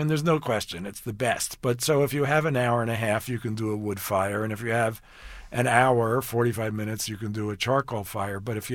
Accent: Manhattan, New York, United States; But I grew up in Manhattan and there were no grills.

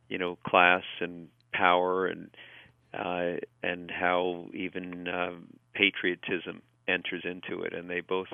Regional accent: East Coast, United States; I grew up in on the East Coast, outside New York, in a diverse community during a diverse during a challenging time in the 60s and 70s

